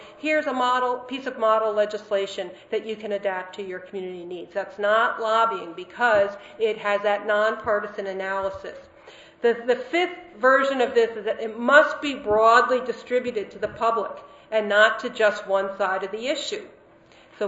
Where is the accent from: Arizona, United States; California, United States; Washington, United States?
California, United States; in my home state of California